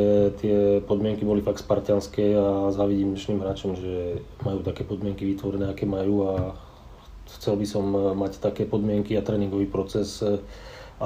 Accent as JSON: {"language": "Slovak", "town": "Žilina", "region": "Žilina Region", "country": "Slovakia", "tie": "born or raised there", "said": "Ja som sa narodil v Žiline, začal som hravať futbal v Žiline"}